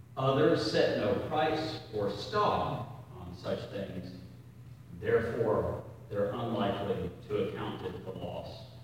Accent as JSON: {"language": "English", "region": "the South", "country": "United States", "accent": "southern", "said": "got an operator in New Jersey who told me to speak more slowly because my southern accent was incomprehensible."}